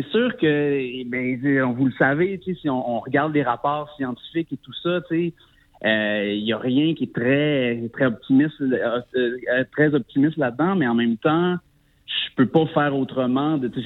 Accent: Quebec, Canada; moi, je suis originaire de la Gaspésie, la baie des Chaleurs.

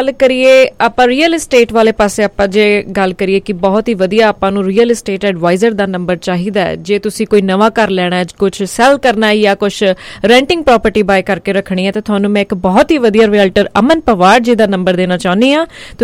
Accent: Moga, Punjab, India; ਸਾਡੀ ਜਦੋਂ ਗਲੀ ਸੀ ਨਾ, ਮੈਂ ਮੋਗੇ ਦੀ ਹਾਂ

